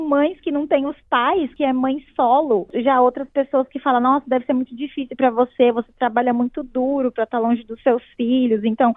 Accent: Brazil; moved away as an adult; now in Australia; desde que eu saí do Brasil, eu tinha isso em mente, de seguir esse caminho. E, assim, é como um sonho para mim estudar isso aqui na Austrália também.

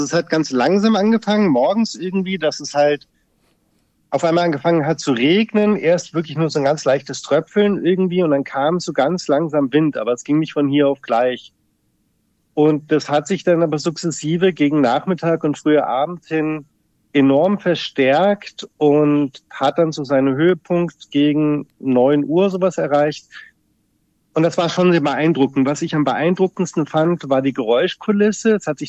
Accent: Munich, Bavaria, Germany; now in Darwin, Australia; ich komme ursprünglich aus München, lebe jetzt aber seit 11 Jahren hier in Darwin

